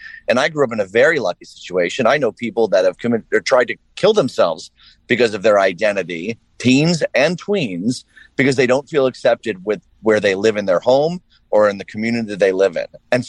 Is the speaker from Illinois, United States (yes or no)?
yes; Downers Grove, Illinois, United States; I grew up in Downers Grove and I'm moving back to Downers Grove in a month.